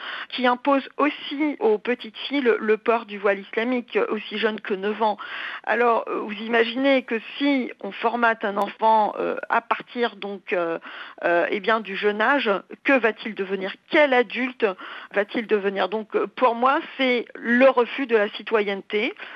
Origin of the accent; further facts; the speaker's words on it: Algeria; also born or lived in Ukraine; moi, je suis née en Ukraine d'une mère chypriote grecque et d'un père algérien. Donc, en 75, nous nous installons en Algérie